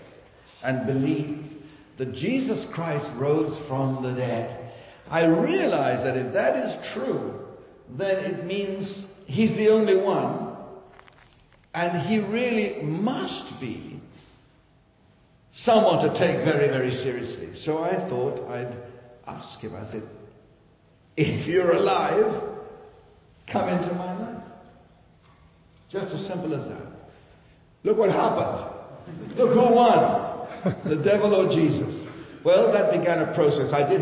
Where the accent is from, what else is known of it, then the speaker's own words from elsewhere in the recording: Chile; I came from Chile. I was born in Chile.